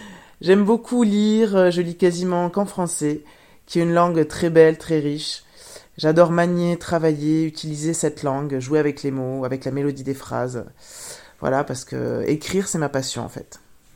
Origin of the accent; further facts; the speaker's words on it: Toulouse, Occitanie, France; moved away as an adult; now in Berlin, Germany; parce que je viens de Toulouse. J'ai passé 26 ans à Toulouse. Puis, je suis venue vivre à Berlin en 2010.